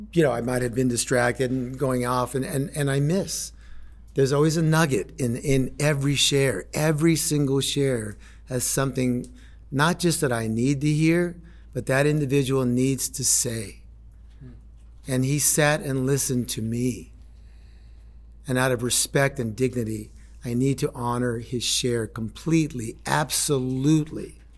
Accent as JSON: {"language": "English", "town": "Bronx", "region": "New York", "country": "United States", "tie": "born there", "lives_now": "Los Angeles, United States", "said": "I do live in Los Angeles. I'm 69 in about 3 weeks. That's a head spinner in itself. I was born in the Bronx. I'm Dominican and Mexican."}